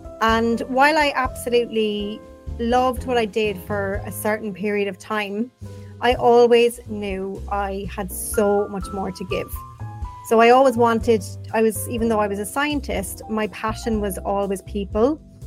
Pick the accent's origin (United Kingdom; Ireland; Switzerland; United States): Ireland; I'm from Ireland.